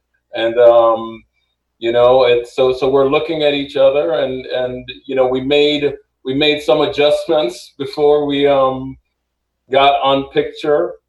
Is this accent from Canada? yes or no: no; Jamaica; also born or lived in New York City, United States; now in United States; I was born in New York City to parents of Jamaican heritage. I was raised in Jamaica from 1966 to 1979. You know, the island of Jamaica, Jamaica's a Caribbean island, and I don't have much of an accent